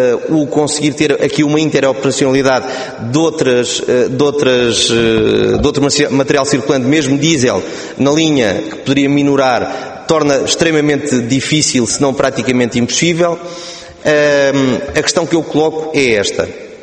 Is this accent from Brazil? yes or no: no; Oeiras, Lisbon, Portugal; Eu, como sou do Oeiras